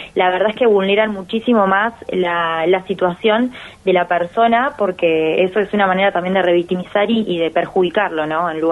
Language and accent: Spanish; Tierra del Fuego, Argentina; Yo soy fueguina y esto es algo que está naturalizado hace años